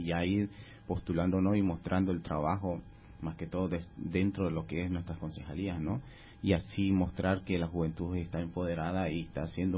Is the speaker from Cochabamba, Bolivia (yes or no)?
no; Santa Cruz, Bolivia; Yo pues, soy parte de la Chiquitanía, en los cuales vienen los municipios tanto como Roboré, San José, como se dice, San Miguel de Velasco, San Ignacio